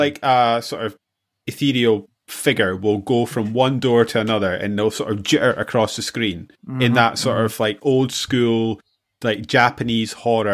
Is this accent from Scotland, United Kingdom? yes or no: yes; Scotland, United Kingdom; Me being Scottish and the psychological damage that's going to happen to me this weekend when Scotland inevitably lose to Ireland